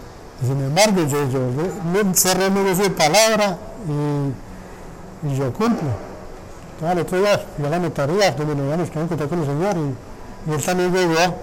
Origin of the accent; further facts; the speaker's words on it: Medellín, Antioquia, Colombia; moved away as an adult; also born or lived in Carmen de Atrato; Yo soy de Medellín, pero yo nací en el Chocó, Carmen de Atrato, me crié en Medellín y a los 22 años ya me fui a aventurar, como se dice, por Colombia.